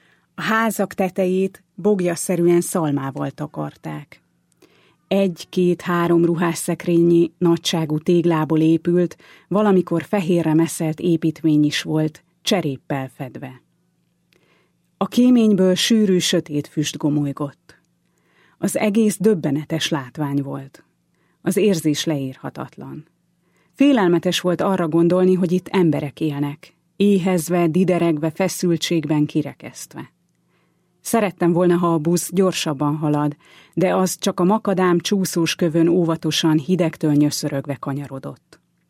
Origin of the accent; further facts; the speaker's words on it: Furta, Hajdú-Bihar, Hungary; drága szülőfalumból, Furtáról Berettyóújfaluba